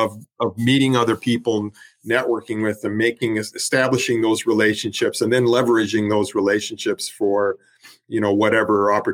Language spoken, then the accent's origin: English; Ontario, Canada; now in United States; growing up in Northern Ontario, I tell people I'm from the original UP because that's kind of where I grew up.